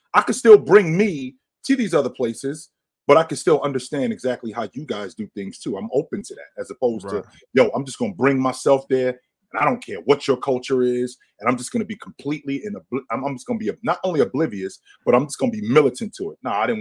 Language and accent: English; Jersey City, New Jersey, United States; now in Burlington, United States; I moved from Jersey City, which I grew up around predominantly black people, to Burlington, Vermont, where there's hardly any black people.